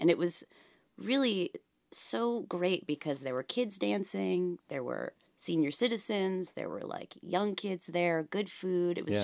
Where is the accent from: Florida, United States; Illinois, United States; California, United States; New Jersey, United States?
California, United States; Los Angeles; I grew up in Los Angeles.